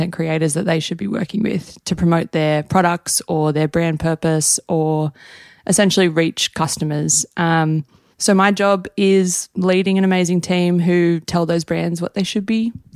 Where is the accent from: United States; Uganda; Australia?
Australia; oh, we saw you have this beautiful dog. We're Australian. Like, we just want to say hello.